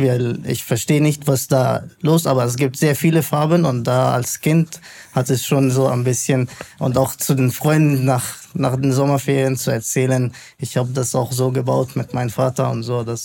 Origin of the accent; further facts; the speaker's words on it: Cairo, Cairo Governorate, Egypt; German is a second language; wir sind beide aus Kairo in Ägypten